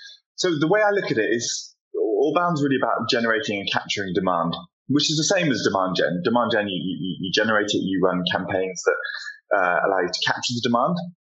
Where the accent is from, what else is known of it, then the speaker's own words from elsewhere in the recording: United Kingdom; I'm British